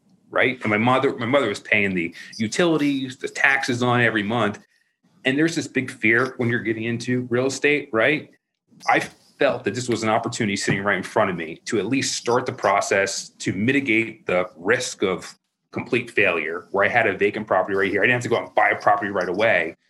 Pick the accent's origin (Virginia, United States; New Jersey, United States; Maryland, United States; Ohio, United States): Maryland, United States; I'm originally from Maryland, born and raised there.